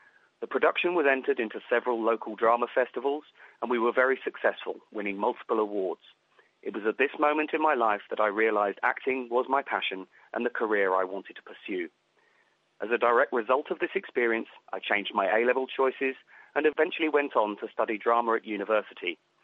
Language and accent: English; Maidenhead, South East England, United Kingdom; from Maidenhead in Berkshire